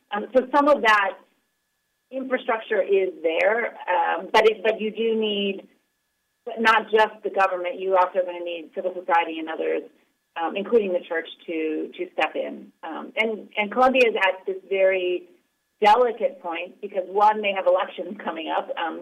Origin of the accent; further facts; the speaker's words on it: Ohio, United States; And I'm originally from Ohio, so nice to be talking to you here.